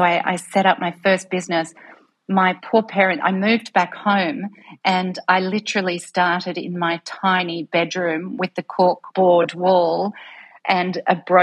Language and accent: English; North Dandenong, Victoria, Australia; I grew up in North Dandenong, which is not a lovely suburb. It's the heartland. I know it very well.